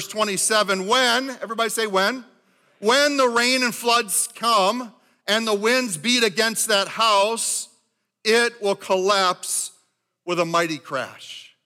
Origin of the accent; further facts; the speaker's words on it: Minnesota, United States; I was raised here in Minnesota.